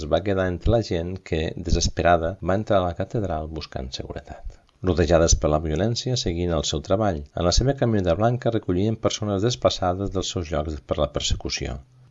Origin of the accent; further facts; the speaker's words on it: United States; sóc nord-americana i el meu govern va donar els diners